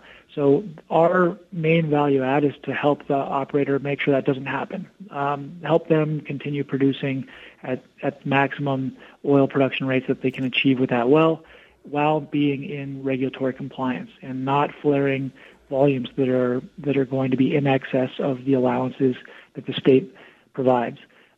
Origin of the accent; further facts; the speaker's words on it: Denver, Colorado, United States; My home state is Colorado. I'm from Denver, and I used to be in the upstream oil and gas industry